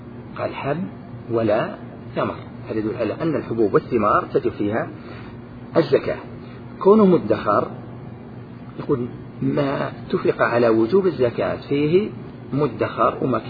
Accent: Riyadh Province, Saudi Arabia; مثلا الصاع عندنا في نجد يزيد على صاع

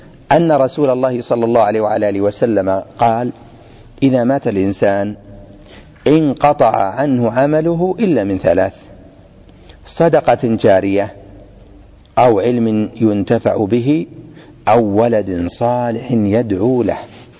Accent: Najd, Saudi Arabia; هذا الموجود الآن عندنا في نجد

